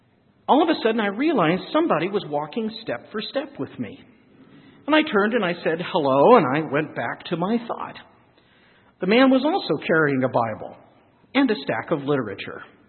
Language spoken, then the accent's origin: English; Indianapolis, Indiana, United States; the Lilies in my hometown of Indianapolis